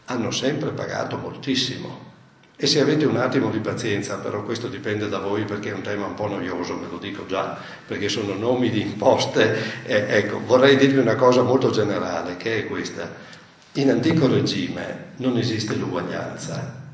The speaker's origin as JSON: {"language": "Italian", "town": "Venice", "region": "Veneto", "country": "Italy", "said": "Io sono veneziano"}